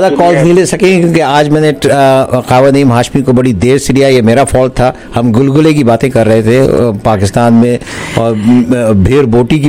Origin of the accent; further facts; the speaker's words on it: Canada; क्योंकि हम कैनेडियन हैं और कनाडा में रहते हैं